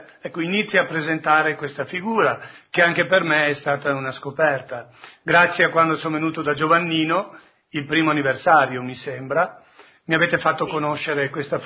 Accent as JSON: {"language": "Italian", "region": "Veneto", "country": "Italy", "said": "da buon Veneto in Piemonte posso anche sbagliare qualche provincia toscana."}